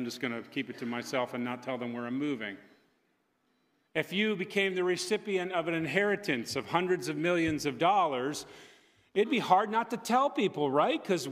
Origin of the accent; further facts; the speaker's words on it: Connecticut, United States; now in Lancaster County, United States; not to rank on Lancaster County, but I grew up in Connecticut, where no one calls themselves a Christian unless they really are. Since I've lived here for the last 11 years